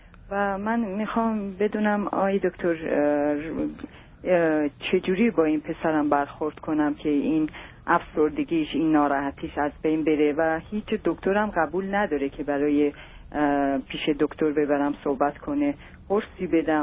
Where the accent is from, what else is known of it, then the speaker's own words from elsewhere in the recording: Iran; moved away as an adult; now in United States; از 7 سالش بود که از ایران خارج شدیم اومدیم به آمریکا. حدود 10 ساله تو آمریکا هستم